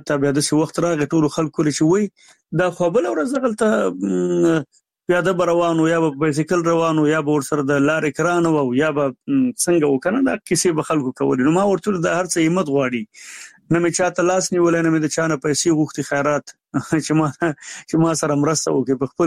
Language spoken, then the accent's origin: Pashto; Nangarhar, Afghanistan